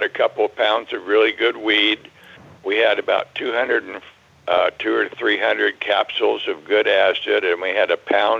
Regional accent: Ohio, United States; Originally, southwestern Ohio, down by the near the Ohio River.

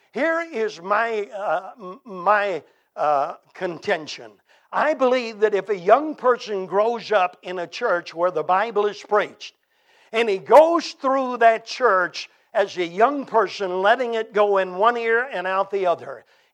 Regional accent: the South, United States; I said, sir, I'm from the South, and in the South, the man who occupies the first chair is either the owner or the manager of the shop.

